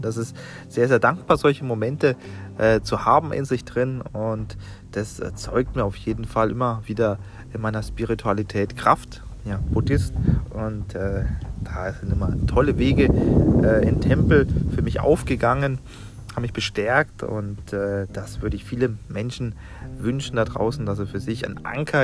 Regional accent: Würzburg, Bavaria, Germany; Jetzt sehe ich schon meine Heimat, Würzburg.

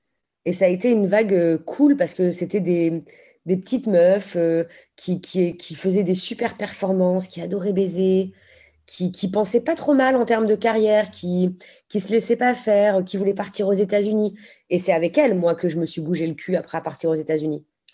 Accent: France; moved away as an adult; J'ai quitté la France à... Ouais, c'était en 2009, donc je devais avoir 24 ans.

